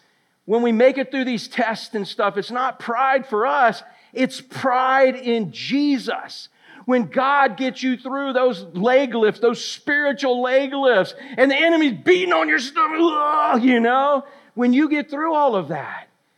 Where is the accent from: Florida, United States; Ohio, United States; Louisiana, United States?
Florida, United States; Pine Hills; growing up in Pine Hills, west side of Orlando, now it's Crime Hills. Back then it was a little more suburban